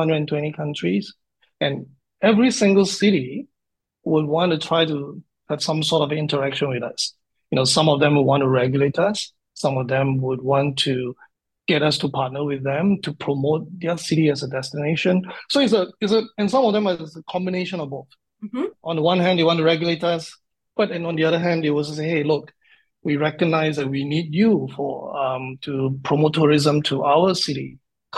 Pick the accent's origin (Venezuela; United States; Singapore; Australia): Singapore; also born or lived in Fukuoka, Japan; Born and bred in Singapore, but as Ziv has said, I spent a couple of years living and working out of Fukuoka.